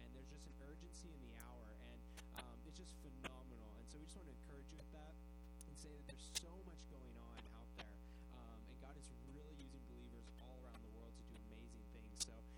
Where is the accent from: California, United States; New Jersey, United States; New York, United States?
California, United States; we've never really had a place here in California, which is my home state, to really call home